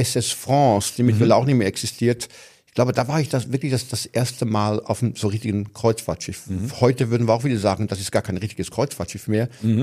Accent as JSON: {"language": "German", "region": "Lucerne", "country": "Switzerland", "tie": "born or raised there", "said": "Dann war ich mal ganz profan in meiner Heimatstadt Luzern."}